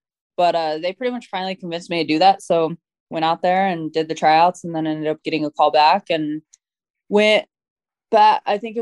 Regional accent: Florida, United States; also born or lived in Colorado; So I grew up in Florida half of the time in Colorado and then half the time in Florida throughout the year.

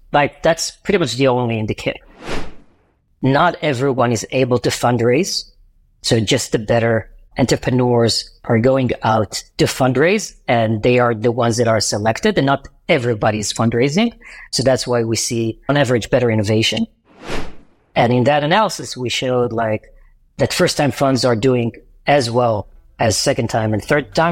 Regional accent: Israel; I'm from Israel.

